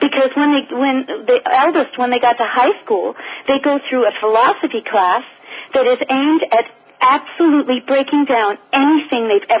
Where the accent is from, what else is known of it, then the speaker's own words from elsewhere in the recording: United States; now in France; And so I'm from, you know, I'm American.